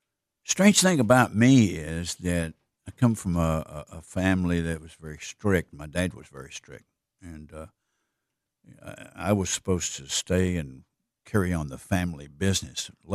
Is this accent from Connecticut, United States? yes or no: no; Humboldt, Tennessee, United States; And, well, I grew up in Tennessee. Grew up in Humboldt, which is, you know, between Memphis and Jackson, Tennessee. And just a country boy